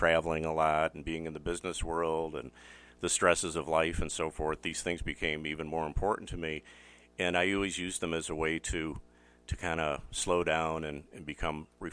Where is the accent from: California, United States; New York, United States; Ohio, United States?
Ohio, United States; Cleveland; I grew up in Ohio, Cleveland. And, of course, that's the rock and roll capital of the U.S., right?